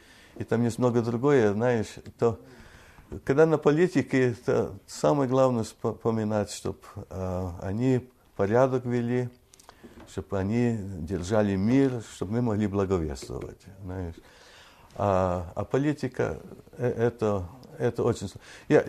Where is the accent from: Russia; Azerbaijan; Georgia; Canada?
Canada; moved away as an adult; now in United States; Я вырос в Канаде, там служения никакое не было насчет военного. Перешел в Америку